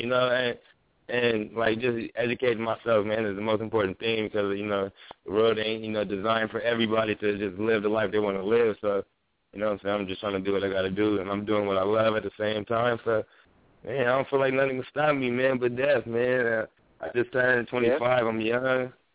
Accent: Long Beach, California, United States; I'm from Long Beach, as everybody knows, Long Beach, California, or whatever, and I went to, you know, the famous Long Beach Poly High School

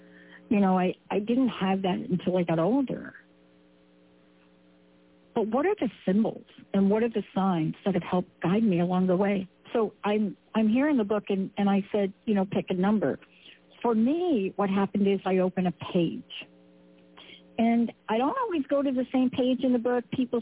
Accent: East Coast, United States; I'm from the East Coast. So if you're from the East Coast and you live places where you have trees where their leaves come down, all you think about is, I got to rake them.

